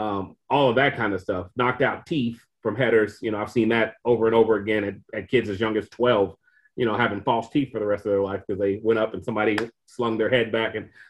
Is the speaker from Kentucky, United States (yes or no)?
yes; Kentucky, United States; From like when I was growing up in Kentucky, we had to go to Cincinnati or Louisville